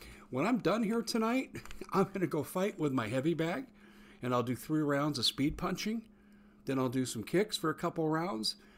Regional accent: United States; I'm an American.

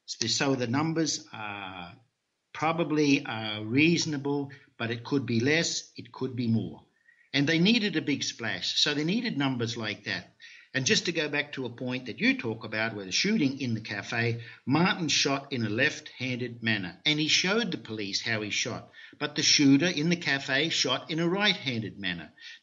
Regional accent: Australia; I've lived in both places. I'm originally from Australia.

